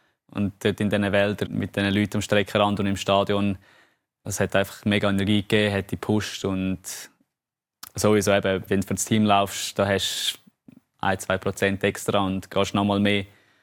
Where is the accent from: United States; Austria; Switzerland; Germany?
Switzerland; Graubünden; ich bin ein stolzer Bündner. Ich ja, bin sehr heimatverbunden, verbringe extrem viel Zeit in Graubünden. Ich trainiere hier, wohne hier. Berge ist meine Heimat